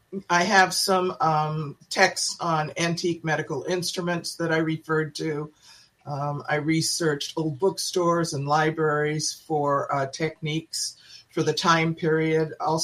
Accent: Seattle, Washington, United States; also born or lived in New England; Well, I was born in New England and came out to the Northwest at a young age and have lived here my entire life. lived and worked and was educated in Seattle.

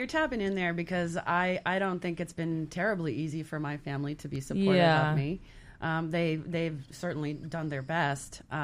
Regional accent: Massachusetts, United States; I grew up in Massachusetts.

